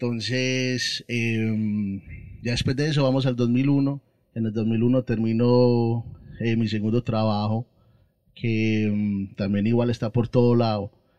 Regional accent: Queens, New York, United States; born there; es bueno, mis padres son colombianos, yo soy nacido en Queens, Corona, Nueva York.

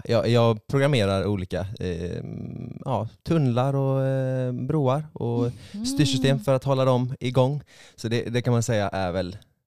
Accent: Tjörn, Västra Götaland County, Sweden; now in Gothenburg, Sweden; Jag kommer från en ö som heter Tjörn som ligger 7 mil norr om Göteborg.

